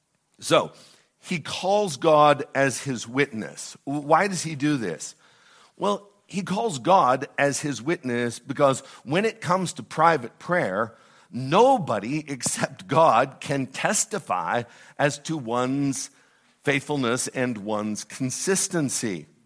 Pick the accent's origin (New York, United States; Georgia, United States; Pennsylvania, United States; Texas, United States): Pennsylvania, United States; Du Bois; born or raised there